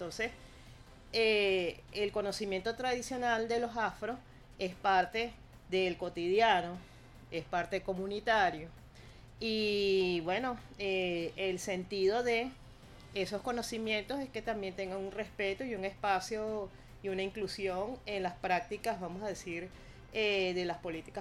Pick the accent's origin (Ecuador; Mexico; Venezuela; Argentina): Venezuela; eso forma parte de la vida diaria de todos nosotros como venezolanos